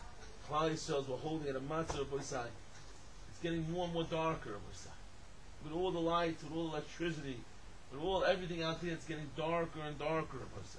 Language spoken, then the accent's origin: English; West Hempstead, New York, United States; I grew up in Long Island, West Hempstead